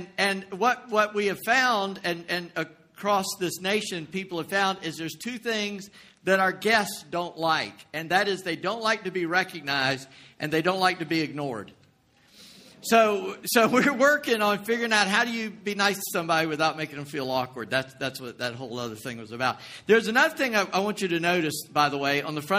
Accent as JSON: {"language": "English", "town": "North Charleston", "region": "South Carolina", "country": "United States", "tie": "born or raised there", "said": "I grew up on Carlton Street in Charleston Heights, South Carolina, North Charleston, now, but the little sub area called Charleston Heights back in the day. And on my street, my mother was born 2 houses down from where I was born."}